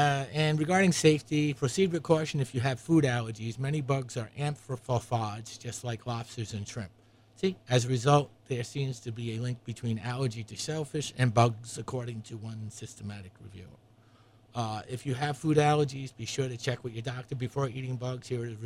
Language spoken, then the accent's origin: English; United States; Given eating bugs is not part of a culture where I grew up in the United States